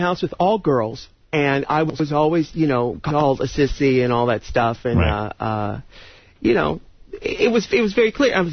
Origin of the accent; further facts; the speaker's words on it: San Diego, California, United States; I'm from San Diego.